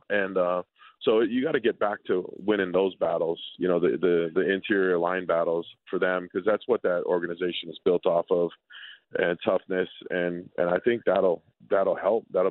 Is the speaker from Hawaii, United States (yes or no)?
yes; Hawaii, United States; You know, growing up, we grew up together in Hawaii and we trained together.